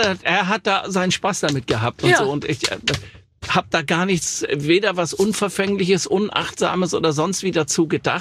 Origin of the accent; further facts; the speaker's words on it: Offenbach, Hesse, Germany; born there; Und ich bin ja in Offenbach geboren und der hat immer gesagt